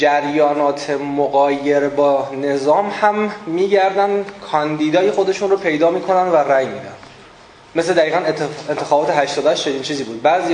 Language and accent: Persian; Iran; حالا فارغ از اینکه خود ما ایرانی هستیم